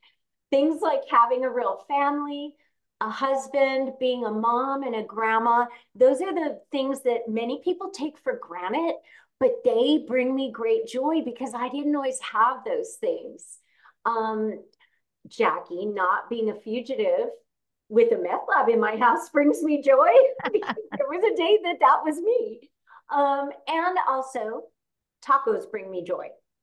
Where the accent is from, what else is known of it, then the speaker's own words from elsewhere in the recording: California, United States; I grew up in Southern California.